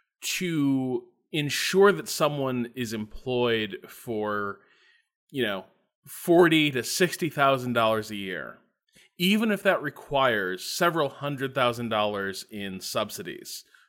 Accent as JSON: {"language": "English", "region": "Indiana", "country": "United States", "tie": "born or raised there", "said": "But I grew up in Northwest Indiana."}